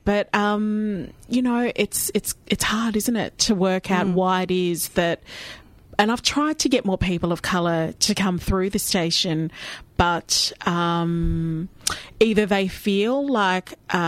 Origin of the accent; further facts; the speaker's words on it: Melbourne, Victoria, Australia; my privilege is my accent. I mean, I was born and bred here in Melbourne